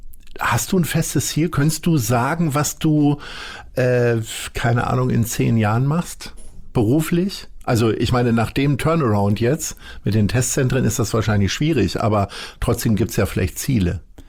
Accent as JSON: {"language": "German", "region": "Lower Saxony", "country": "Germany", "said": "ich komme ja nun aus Niedersachsen"}